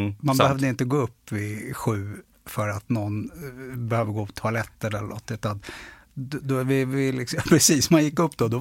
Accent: Örebro, Örebro County, Sweden; also born or lived in Stockholm; bilden är tagen i Örebro, som jag kallar hemma. Jag är född i Stockholm, men sen liksom de här viktiga åren, du vet, högstadiet, gymnasiet, första lägenheten, första riktiga tjej, ja, men allt sånt där, det skedde i Örebro.

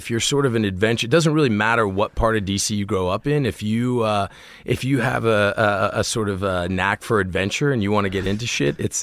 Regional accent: Washington, District of Columbia, United States; I grew up in D.C., in Washington, D.C. Do you know D.C.?

